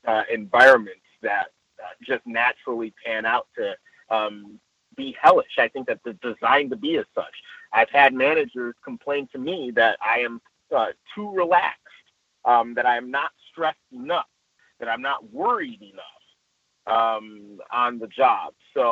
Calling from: Los Angeles, California, United States; I'm reporting in from Los Angeles proper.

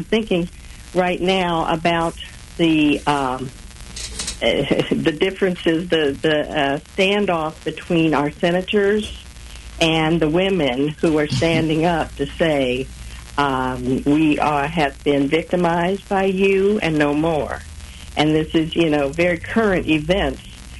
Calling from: Kansas City, Missouri, United States; I'm calling from South Kansas City.

